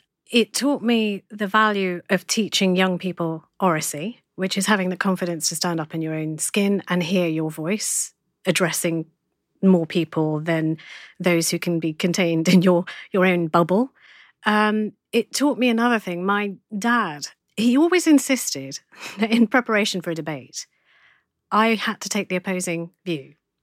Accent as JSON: {"language": "English", "region": "East of England", "country": "United Kingdom", "said": "I was born in Essex. I'm an Essex guy. I was born in London."}